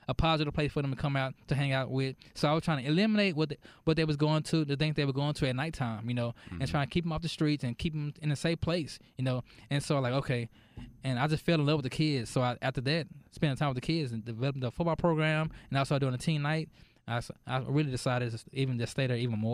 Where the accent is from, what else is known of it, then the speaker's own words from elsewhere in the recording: Dallas, Texas, United States; now in Mesquite, United States; I'm from Dallas. I asked myself the same question, why Mesquite? Me and my wife moved to Mesquite when I was in 2012.